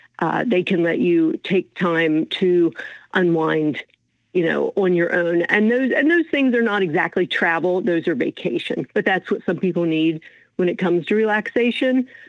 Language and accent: English; North Carolina, United States; mentality to keep Western North Carolina in everyone's forefront, because we are still, you know, it's my home state here